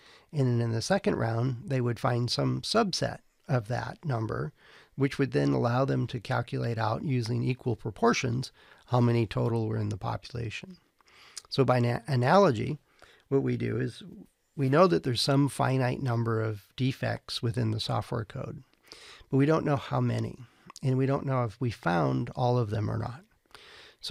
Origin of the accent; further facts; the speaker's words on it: Wisconsin, United States; when I was growing up in Wisconsin, every year they would do a count or a census of the wild deer